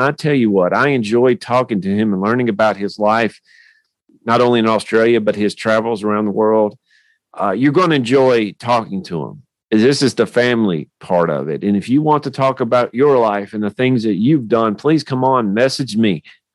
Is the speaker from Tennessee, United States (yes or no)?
yes; Tennessee, United States; accent: Tennessee; And you know, if they can handle my Tennessee accent, they can definitely handle your Sydney accent.